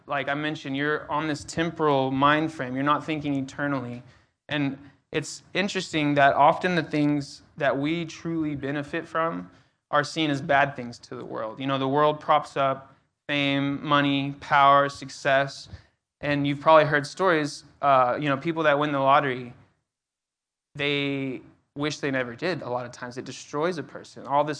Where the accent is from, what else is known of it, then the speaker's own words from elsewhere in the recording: Odessa, Texas, United States; I grew up in Odessa, Texas, out west.